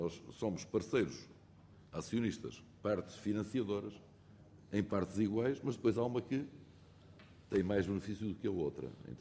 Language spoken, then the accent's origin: Portuguese; Sever do Vouga, Aveiro, Portugal; que é diferente do que acontece em Severo de Boga, que é a minha terra natal